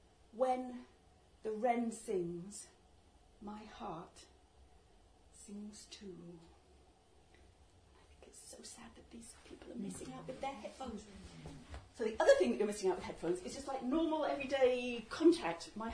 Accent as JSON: {"language": "English", "town": "York", "region": "Yorkshire and the Humber", "country": "United Kingdom", "said": "I come from York, York voted Remain"}